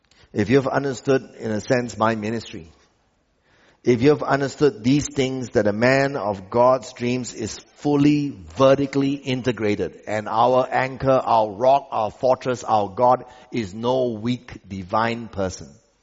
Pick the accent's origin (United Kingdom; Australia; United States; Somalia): Australia; Whereas the culture I came from Australia would be basically a circle.